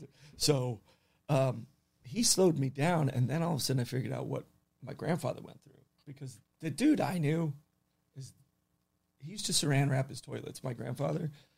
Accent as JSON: {"language": "English", "town": "Encino", "region": "California", "country": "United States", "said": "yeah, I'm from Encino. I'm super Western."}